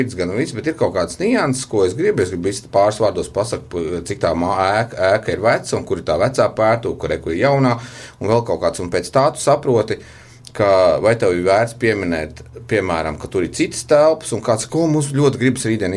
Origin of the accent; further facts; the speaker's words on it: Latgale, Latvia; es pats no Latgales.